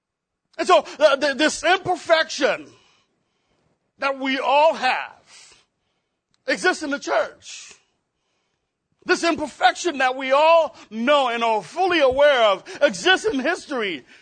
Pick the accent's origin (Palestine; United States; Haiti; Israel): Haiti; As a young kid growing up in Haiti, I would grab a couple of cans, a couple of my friends, and we would begin to play.